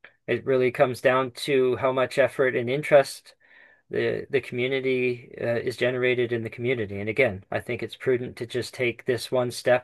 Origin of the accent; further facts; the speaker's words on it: Haines Junction, Yukon, Canada; But like the community I grew up in Haines Junction, lots of people, they do it in their backyards and it's a pretty regular thing.